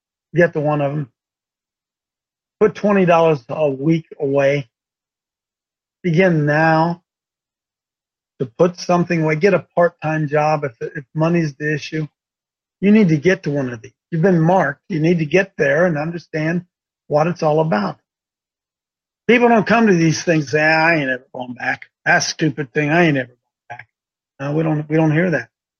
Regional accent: Appalachia, United States; I grew up in Appalachia, and Appalachia was all I knew.

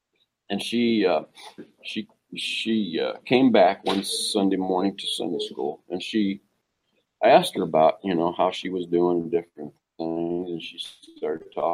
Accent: Marshallville, Ohio, United States; I'm from Ohio. I'm up close to where Gary lives. I'm from Marshallville, Ohio.

